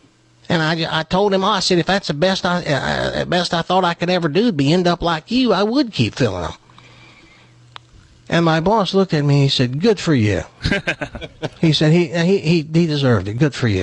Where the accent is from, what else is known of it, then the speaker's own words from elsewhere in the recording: Tennessee, United States; And he said, where the hell are you from? I said, I'm from Tennessee.